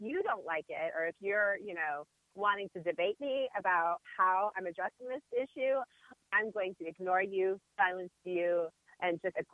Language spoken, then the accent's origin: English; Detroit, Michigan, United States; getting lost in Detroit, rediscovering my hometown, introducing myself to neighborhoods that I'd never known about before.